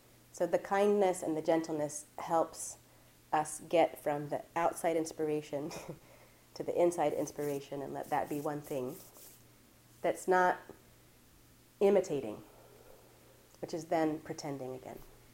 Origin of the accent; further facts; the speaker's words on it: Southern US, United States; I grew up in the South, so I don't know if we want to turn on the air conditioning.